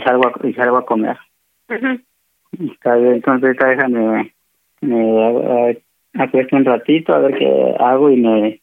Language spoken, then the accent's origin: Spanish; Mexico City, Mexico; Y yo soy de ahí del DF